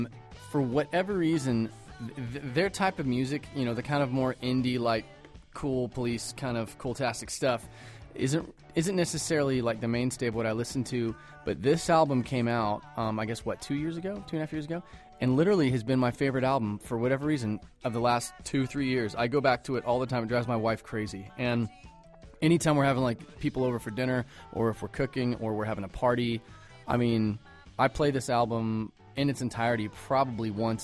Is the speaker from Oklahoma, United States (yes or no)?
yes; Oklahoma, United States; I grew up in Oklahoma